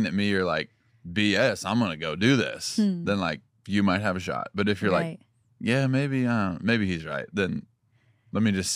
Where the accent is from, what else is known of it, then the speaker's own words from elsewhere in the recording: Franklin, Tennessee, United States; also born or lived in Union City, Tennessee; I was born in Union City, Tennessee.